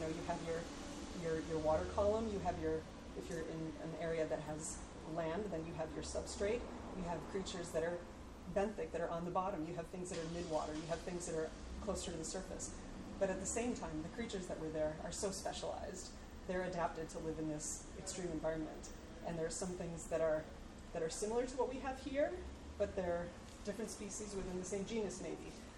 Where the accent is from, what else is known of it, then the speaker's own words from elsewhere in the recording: Wisconsin, United States; Oh, well, since I grew up in Wisconsin, I have to say there were some things that were quite similar.